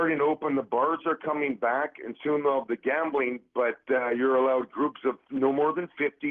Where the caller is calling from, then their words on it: Canada; I'm calling you from Canada.